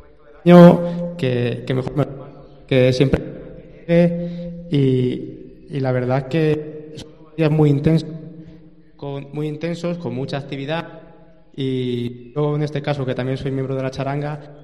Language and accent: Spanish; Madrigal, Spain; Yo tengo 21 años y soy de aquí de Madrigal siempre, el único que ahora estoy yendo fuera.